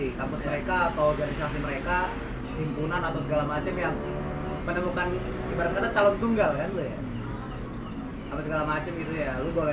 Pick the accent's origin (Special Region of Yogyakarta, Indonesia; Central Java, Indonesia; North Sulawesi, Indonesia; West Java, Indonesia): Special Region of Yogyakarta, Indonesia; Yogyakarta; Gua orang Jogja, Muhammadiyah semua tuh rata-rata tuh Jogja.